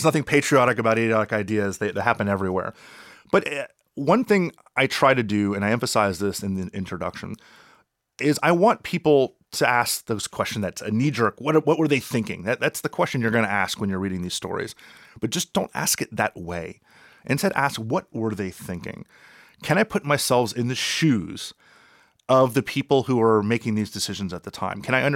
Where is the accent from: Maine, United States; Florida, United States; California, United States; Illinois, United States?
Florida, United States; Miami; I'm from Miami originally, and I've lived through at least 12 hurricanes.